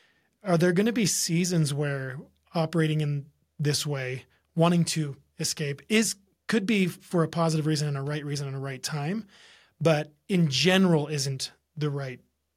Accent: California, United States; A lot of Californians move up here. Again, not every I'm from California, so I fall into that same category

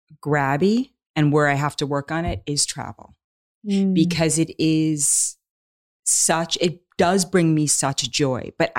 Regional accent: New York City, New York, United States; also born or lived in Los Angeles; I'm actually from New York City, but I did live in LA for 15 years.

